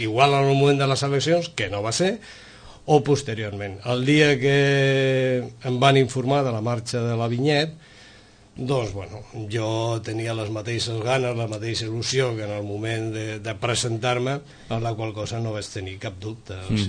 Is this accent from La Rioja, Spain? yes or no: yes; Logroño, La Rioja, Spain; born there; now in Barcelona, Spain; fa 21 anys, que vam venir, jo i la meva família, la meva esposa, les meves dues filles, des de Barcelona, que és on vivíem, encara que jo vaig néixer a Logroño, terra de vins.